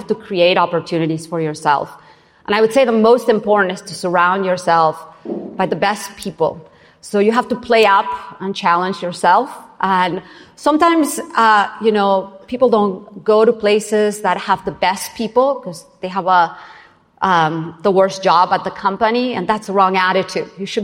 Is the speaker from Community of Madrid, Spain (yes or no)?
no; Barcelona, Catalonia, Spain; English is a second language; I'm from Barcelona, Spain. My fellow countrywoman